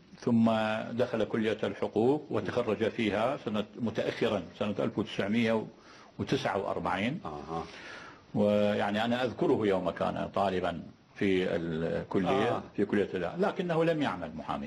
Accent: Adhamiyah, Baghdad Governorate, Iraq; ونحن من أهل العظمية، أهل العظمية أصلهم ليسوا من العبيد

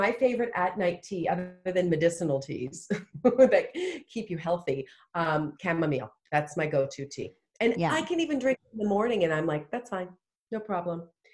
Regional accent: Canada; I'm from Canada.

